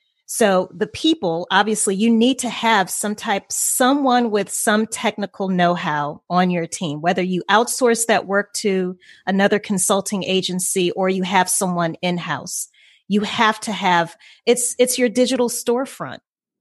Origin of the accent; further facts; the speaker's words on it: Louisiana, United States; And, you know, it's so funny you say that, because I grew up in Louisiana, so hurricanes were just a part of my upbringing.